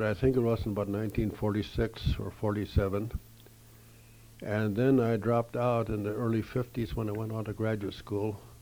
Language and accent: English; Hawley, Minnesota, United States; I grew up around the Hawley area. I was born in 1909. I moved into the city or village of Hawley when I was about 12 years old and graduated from Hawley High School.